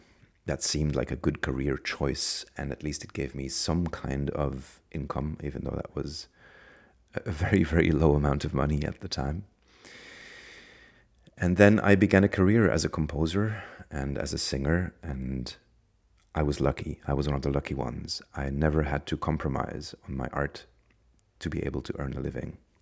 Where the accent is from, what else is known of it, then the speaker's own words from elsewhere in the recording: Ostend, Flanders, Belgium; now in Sofia, Bulgaria; I am from Belgium originally. I was born in Ostende at the seaside. I currently live, I'm not sure, I have a home base in Sofia, in Bulgaria, and I'm currently in Berlin